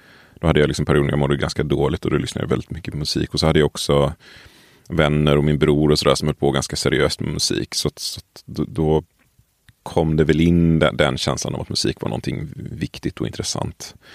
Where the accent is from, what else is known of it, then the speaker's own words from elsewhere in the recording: Tollered, Västra Götaland County, Sweden; Jag kommer från, vad ska man säga, strax utanför ett litet ställe som heter Tollered, som i sin tur ligger utanför Göteborg.